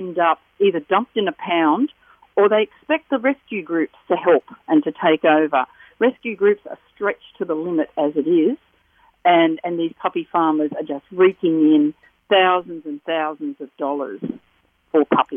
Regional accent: Sydney, New South Wales, Australia; now in Hunter, Australia; I have been in the Hunter for 45 years. I came up here from Sydney for the weekend 45 years ago and never went home.

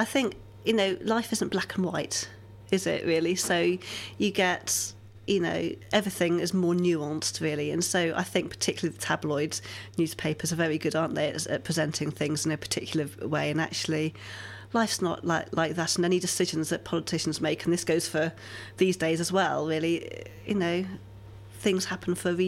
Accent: Oxford, South East England, United Kingdom; growing up in Oxford

